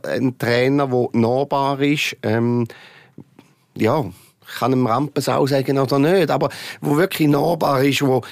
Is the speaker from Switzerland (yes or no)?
yes; Appenzell, Switzerland; man hört es eben von meinem Dialekt, ich habe meine Wurzeln im Appenzellerland und habe noch Freunde dort.